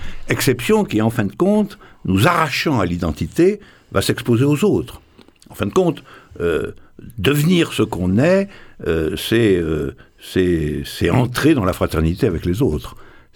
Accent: Morocco; born there; je suis né au Maroc.

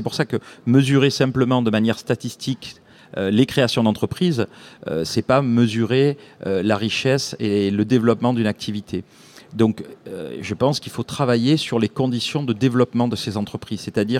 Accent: Marseille, Provence-Alpes-Côte d'Azur, France; je suis natif de Marseille

